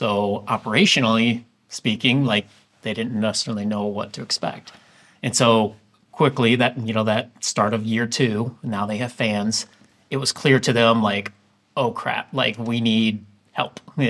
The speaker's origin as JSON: {"language": "English", "region": "Illinois", "country": "United States", "tie": "born or raised there", "lives_now": "Orlando, United States", "said": "I mean, I'm a Chicago guy, so like I grew up outside Chicago. I'm a huge Chicago sports fan."}